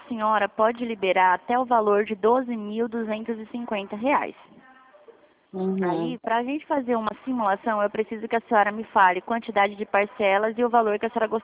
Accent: Dourados, Mato Grosso do Sul, Brazil; Eu sou de Dourados.

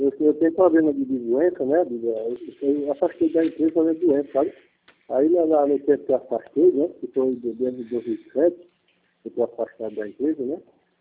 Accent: Pernambuco, Brazil; eu sou daqui do estado mesmo, só que eu não sou daqui, criado aqui, eu sou pernambucano, eu venho de Pernambuco pra cá, mas já tá com 18 anos, né?

